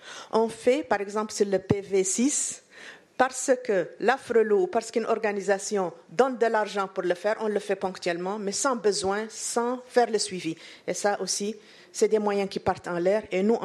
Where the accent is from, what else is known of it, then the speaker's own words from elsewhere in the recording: Mauritania; Oui. Alors … je suis de Mauritanie